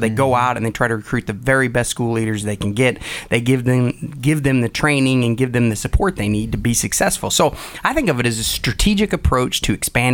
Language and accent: English; Ohio, United States; a place like Dayton or Columbus or Cleveland, my home state of Ohio, will actually embrace.